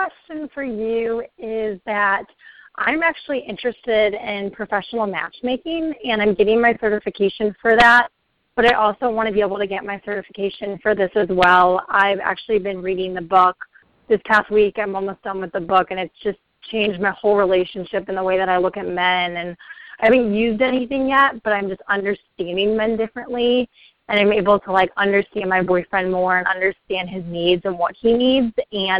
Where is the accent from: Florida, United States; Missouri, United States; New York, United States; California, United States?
Missouri, United States; St. Louis; I'm from St. Louis, Missouri.